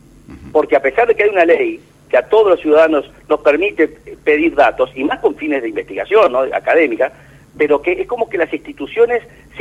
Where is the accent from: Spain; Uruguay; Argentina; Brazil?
Uruguay; la calidad del Estado de Derecho que tenemos nosotros no es tan buena como los uruguayos creemos